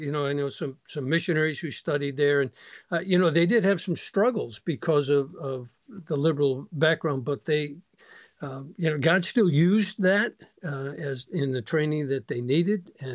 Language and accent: English; Malden, Massachusetts, United States; I was at Maplewood Baptist in Malden. Obviously, you know where that is. Growing up in Malden.